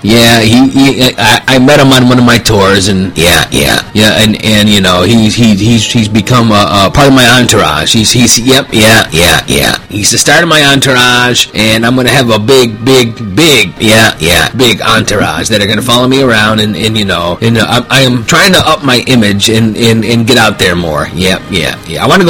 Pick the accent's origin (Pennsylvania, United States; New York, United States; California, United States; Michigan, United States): Michigan, United States; From the Mitt, the upper Mitt, over near Petoskey. Yep. That's northwestern area up there, right there.